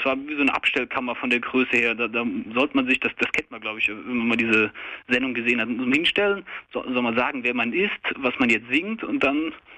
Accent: Rhineland-Palatinate, Germany; Ja, ich komme aus dem Westerwald, übrigens aus der gleichen Gegend wie unser Star für Baku. Und da habe ich auch in Hochburgen gewohnt und meine Eltern wohnen immer noch in einer Hochburg.

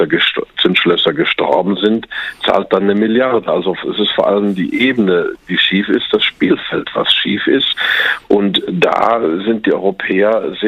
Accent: United States; German is a second language; Ich darf als Amerikaner zum Beispiel nicht in europäische Investmentfonds investieren

